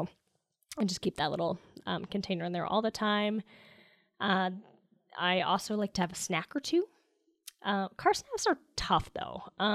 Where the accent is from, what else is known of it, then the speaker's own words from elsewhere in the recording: Canada; I grew up in Canada